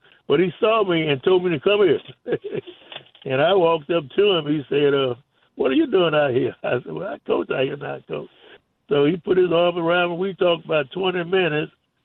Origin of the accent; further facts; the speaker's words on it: Tuscaloosa, Alabama, United States; I'm from Alabama also. I'm from Tuscaloosa.